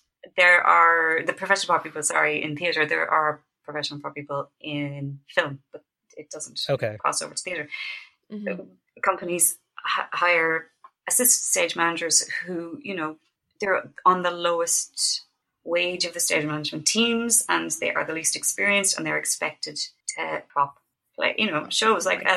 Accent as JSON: {"language": "English", "town": "New York City", "region": "New York", "country": "United States", "tie": "born there", "said": "I'm an American. I was born in New York."}